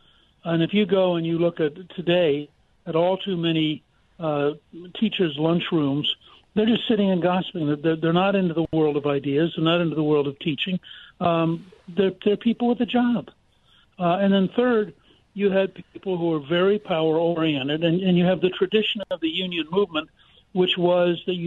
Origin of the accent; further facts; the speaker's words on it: Harrisburg, Pennsylvania, United States; born there; I was born in Harrisburg, so I was fascinated with it.